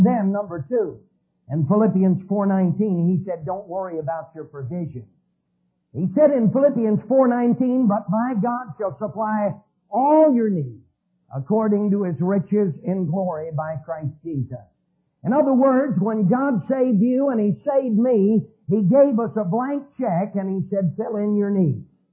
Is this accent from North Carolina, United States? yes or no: yes; Asheville, North Carolina, United States; When I was a little boy growing up in Asheville, North Carolina, we had two little Boston Bull Terriers.